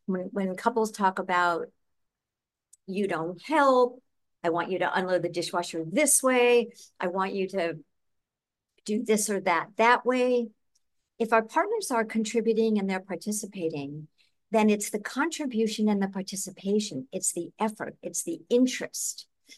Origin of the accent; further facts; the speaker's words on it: Chicago, Illinois, United States; growing up in Chicago and living in the desert for many, many, many years, and now living in the tropics